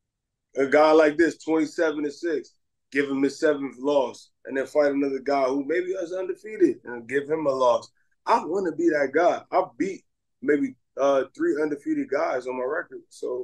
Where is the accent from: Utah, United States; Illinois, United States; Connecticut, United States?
Connecticut, United States; because I'm from Connecticut and it's in Connecticut.